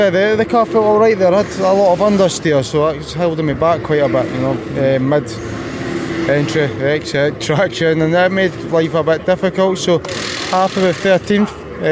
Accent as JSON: {"language": "English", "region": "Scotland", "country": "United Kingdom", "said": "But I'm used to this. I'm Scottish."}